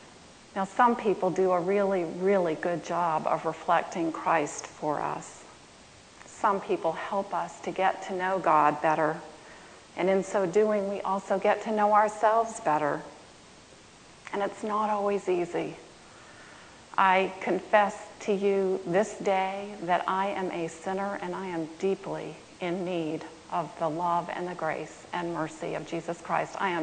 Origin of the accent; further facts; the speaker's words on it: New Hampshire, United States; My childhood was very conflicted. I grew up in New Hampshire, and in the midst of some of the most wonderful family adventures, we did a lot of outdoor sports in New Hampshire.